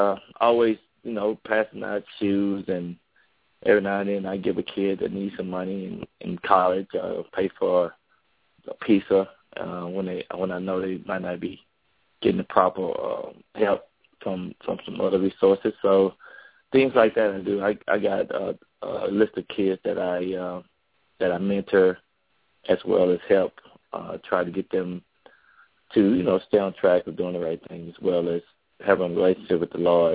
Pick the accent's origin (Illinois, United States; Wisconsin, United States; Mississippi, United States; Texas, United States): Texas, United States; Texarkana; And I grew up on the Texas side of a population about 60,000 people over there.